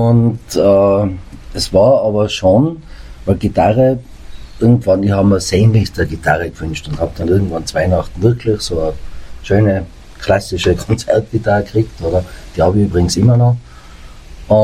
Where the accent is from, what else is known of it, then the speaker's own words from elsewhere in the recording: Innsbruck, Tyrol, Austria; aber so mit 5, 6 Jahren war dann Innsbruck bei mir und bin dann in Innsbruck einfach schulgegangen, aufgewachsen. Also man fühlt sich schon als Tiroler, aber man hat die steirischen Wurzeln, auf die ich auch stolz bin.